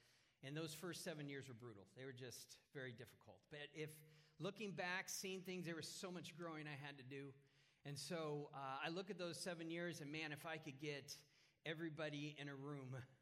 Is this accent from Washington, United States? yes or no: no; Castle Rock, Colorado, United States; Well, as Sandy said, I am from Castle Rock, Colorado.